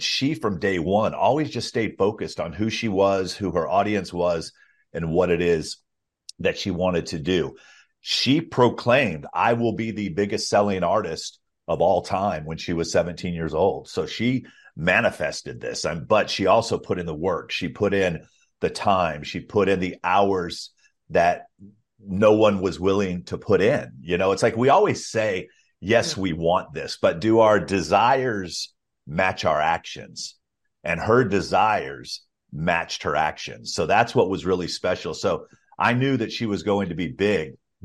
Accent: Alabama, United States; I grew up in Alabama and I know who

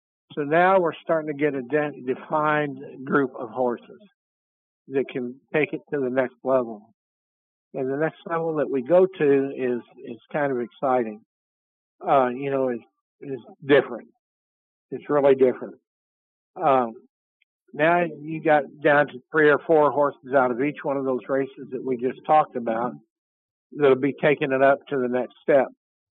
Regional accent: Florida, United States; The only place, and not because I'm from Florida, the only place that it's been pretty consistent has been here in South Florida.

